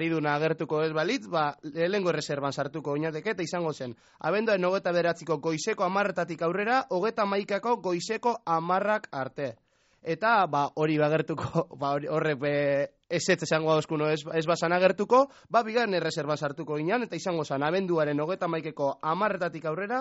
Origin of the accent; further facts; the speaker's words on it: Ondarroa, Basque Country, Spain; Zelan ez, nire herrian saldu